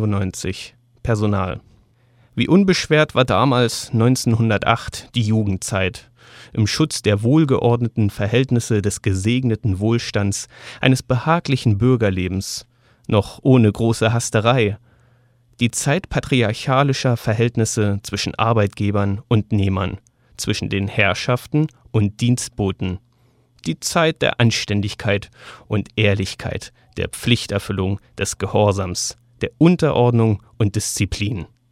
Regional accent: Heidelberg, Baden-Württemberg, Germany; Ich bin in Heidelberg zur Schule gegangen.

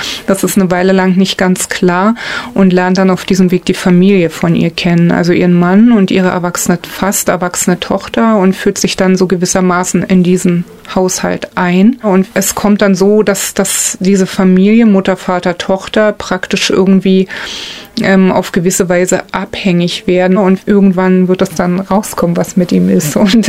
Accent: Berlin, Germany; now in Greifswald, Germany; Und ich komme eigentlich aus Berlin. Ich bin dort aufgewachsen und lebe halt seit einem Jahr in Greifswald.

